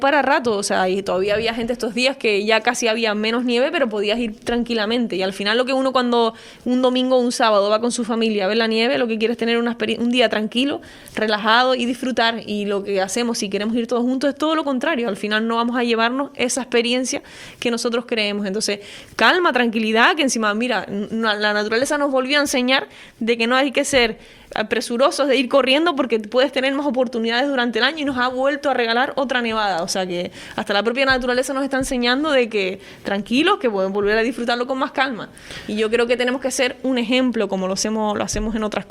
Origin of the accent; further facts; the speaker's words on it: Canary Islands, Spain; Eso, como canarios, nos tiene que doler a todos y entre todos y es una labor de todos.